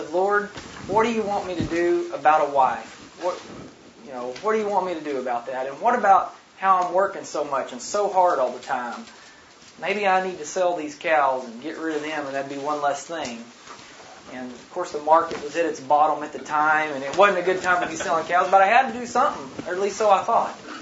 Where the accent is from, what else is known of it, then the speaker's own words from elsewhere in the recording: Arkansas, United States; we're from Northwest Arkansas